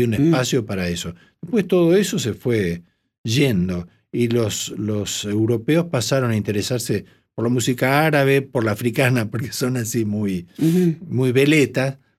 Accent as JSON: {"language": "Spanish", "region": "Buenos Aires", "country": "Argentina", "tie": "born there", "also_born_or_lived": "France", "said": "Yo nací en Buenos Aires."}